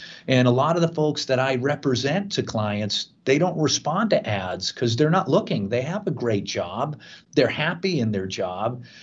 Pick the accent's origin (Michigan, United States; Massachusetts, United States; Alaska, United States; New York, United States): Massachusetts, United States; Tewksbury; I grew up in Tewksbury, Massachusetts, northeast of Boston, and, you know, kind of a blue collar town.